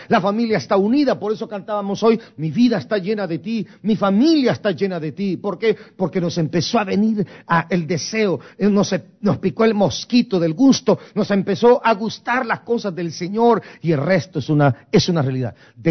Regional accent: Guatemala; moved away; Tengo 42 años de haber salido de Guatemala.

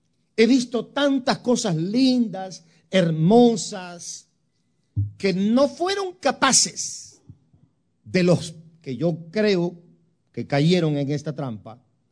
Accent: Guatemala; aún antes de ser cristiano, en mi país, en Guatemala.

